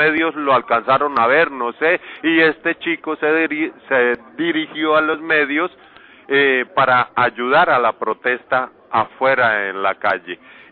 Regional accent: Colombia; moved away; yo por favor no deseo ser deportado ni para México, porque no soy de allá, y si me deportan para Colombia me pueden dar de baja

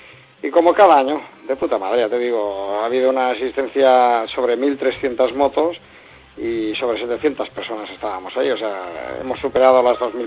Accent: Catalonia, Spain; born there; en el pueblecito donde yo nací, al lado de Barcelona

